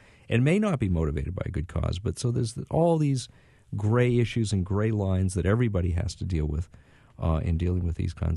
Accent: United States; But I don't know that I, as an American, could stand back and look down my nose

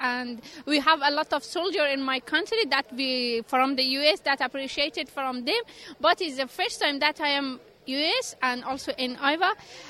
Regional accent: Afghanistan; English is a second language; from Afghanistan, and I am a fiction writer. I started writing in period of Taliban when I was at home. I passed 7 years at home.

